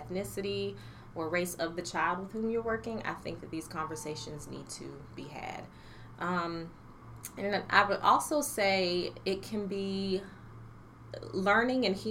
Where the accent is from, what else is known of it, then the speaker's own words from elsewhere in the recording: Stafford, Virginia, United States; So I am originally from Virginia. I claim Virginia. My father was in the Coast Guard, but we essentially landed in Stafford, which is Northern Virginia. And so that is home to me.